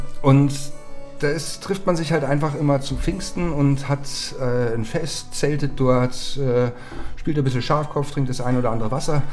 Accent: Bavaria, Germany; Bei uns in Bayern ist es leider noch so, dass es sehr, sehr vernachlässigt wird.

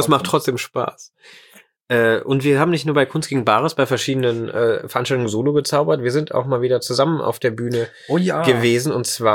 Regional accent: Northern Germany, Germany; meine erste Karnevalssitzung als Norddeutscher hier in der Gegend

